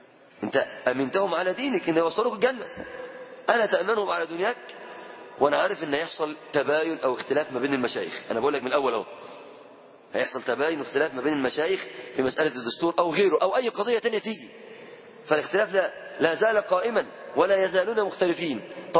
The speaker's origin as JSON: {"language": "Arabic", "country": "Egypt"}